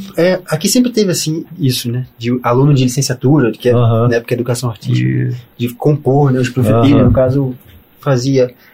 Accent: Southeast, Brazil; Isso aqui sempre achei que tinha mais nos alunos do que lá na, de onde eu vim, né? No Sudeste.

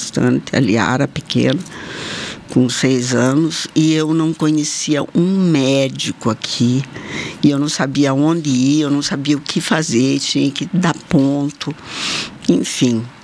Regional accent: Francisco Beltrão, Paraná, Brazil; also born or lived in Santa Catarina; now in Mato Grosso, Brazil; Eu nasci em Santa Catarina, me criei no Paraná, em Francisco Beltrão. E hoje sou mato-grossense, sou muito mais mato-grossense.

